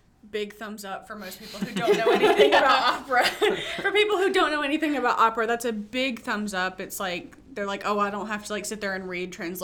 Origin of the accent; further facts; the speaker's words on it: Florence, United States; Like Mark said … I'm from Florence. I've lived here my entire life.